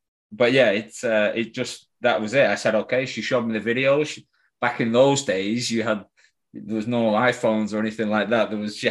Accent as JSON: {"language": "English", "town": "Preston", "region": "North West England", "country": "United Kingdom", "also_born_or_lived": "London, United Kingdom", "said": "Yeah, I'm joining you from the northwest of England, a city called Preston. I'm a proud Prestonian."}